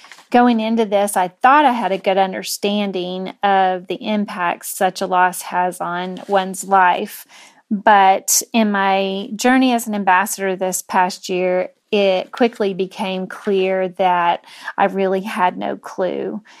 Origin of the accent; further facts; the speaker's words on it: Texas, United States; I'm from Central Texas, and I wanted to talk with you today about People Have Jobs.